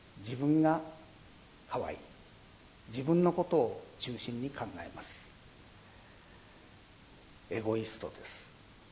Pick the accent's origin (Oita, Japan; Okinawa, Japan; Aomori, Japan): Aomori, Japan; 私のふるさとは青森県の津軽地方ですが、そこからリンゴが一箱送られてきました。